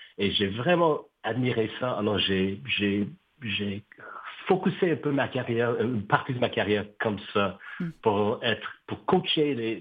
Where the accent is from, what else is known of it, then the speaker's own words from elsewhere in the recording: Canada; also born or lived in Hong Kong; un peu mon héritage comme citoyenne canadienne, mais aussi, moi, je suis né à Hong Kong. Alors, je suis natif de Hong Kong.